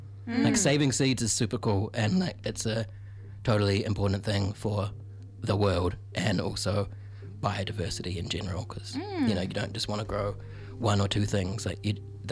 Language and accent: English; Christchurch, Canterbury, New Zealand; because I grew up in Christchurch. So it's like, you know, we get winters.